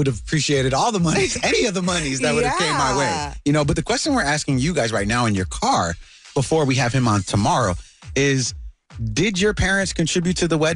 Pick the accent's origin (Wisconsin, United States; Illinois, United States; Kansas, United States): Illinois, United States; Chicago; And I want to be like, you're less Chicago because I'm born and raised here.